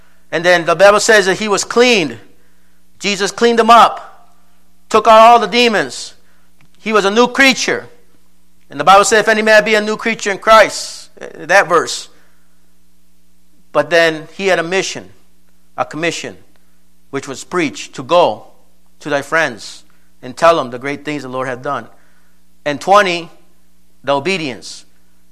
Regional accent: Colombia; now in United States; And when I go back home, when I'm in Colombia, I tell the people, yeah, I'm from the States. I'm from there.

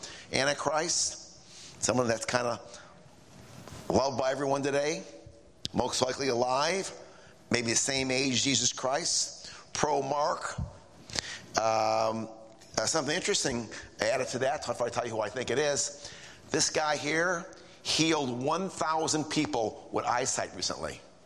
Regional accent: Syria; Maybe his dad will come out. I'm from Syria. I don't know.

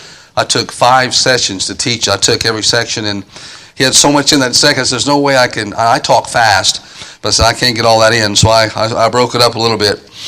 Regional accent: Missouri, United States; moved away as an adult; also born or lived in US South; now in England, United Kingdom; I'm from Missouri originally, and then lived in the South for about 9 years before I went to England.

